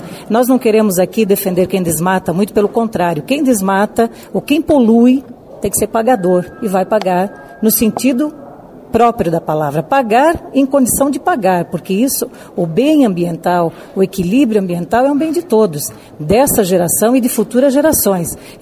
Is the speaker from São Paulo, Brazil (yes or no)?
no; Jaraguá do Sul, Santa Catarina, Brazil; vizinho à minha terra de Jaraguá do Sul, dentro do meu estado